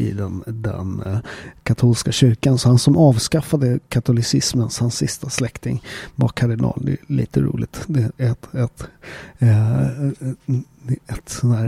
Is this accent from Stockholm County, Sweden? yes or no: yes; Upplands Väsby, Stockholm County, Sweden; Jag är uppväxt i Upplands Väsby, som en förort utanför Stockholm.